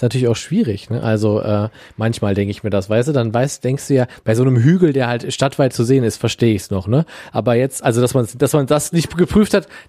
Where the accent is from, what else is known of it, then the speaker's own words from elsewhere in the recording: Euskirchen, North Rhine-Westphalia, Germany; ich bin ja in Euskirchen zur Schule gegangen